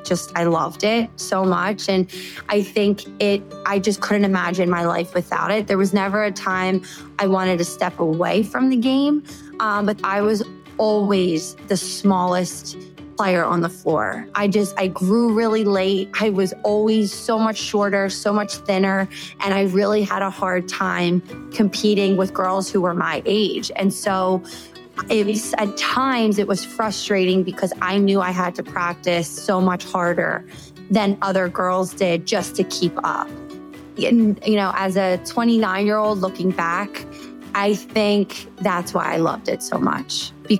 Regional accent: Philadelphia, Pennsylvania, United States; I am from Philadelphia. I grew up in the same neighborhood as 16 first cousins, and we all played basketball.

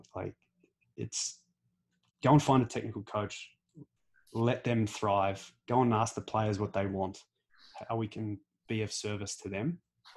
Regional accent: Canberra, Australian Capital Territory, Australia; I'm from Canberra originally. And so I grew up with rugby league.

